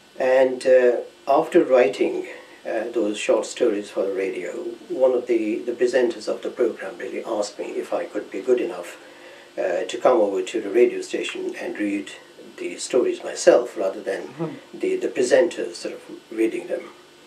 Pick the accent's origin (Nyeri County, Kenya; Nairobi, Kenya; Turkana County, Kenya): Nairobi, Kenya; moved away; also born or lived in Punjab, India; I was born in Punjab a long, long time ago, I think. But I was about 2 when we came to East Africa, Nairobi to be precise.